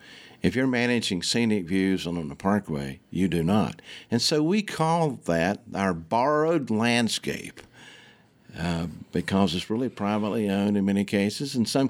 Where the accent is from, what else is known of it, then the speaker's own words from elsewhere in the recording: North Carolina, United States; You know, I'd always thought about I grew up in North Carolina.